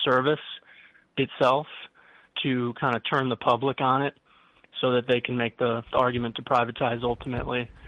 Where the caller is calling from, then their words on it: Illinois, United States; from Illinois.